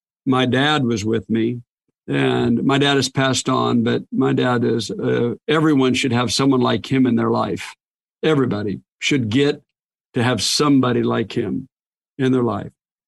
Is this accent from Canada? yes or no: no; Portland, Oregon, United States; I grew up in Portland, Oregon.